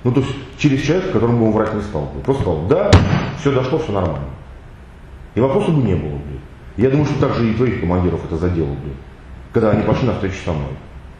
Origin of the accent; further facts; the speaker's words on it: Sevastopol, Ukraine; Ну, я с Украины, блядь. С Севастополя, блядь.